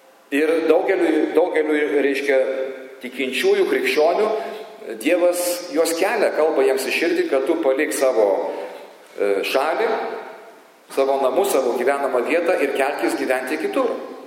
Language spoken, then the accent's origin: Lithuanian; Kaunas, Kaunas County, Lithuania; also born or lived in Utena; aš anksčiau sakydavau, kad aš kaunietis iki kaulų smegenų niekur kitur nenoriu gyventi Kaune.